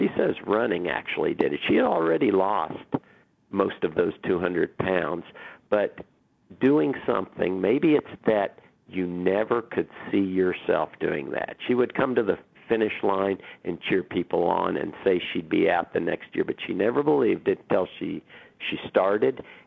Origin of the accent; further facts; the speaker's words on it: Oklahoma City, Oklahoma, United States; as you mentioned, I'm from Oklahoma City.